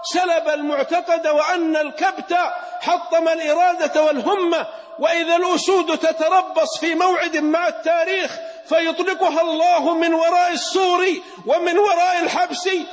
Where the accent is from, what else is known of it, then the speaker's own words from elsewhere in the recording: Saudi Arabia; أنا وإخواني من السعودية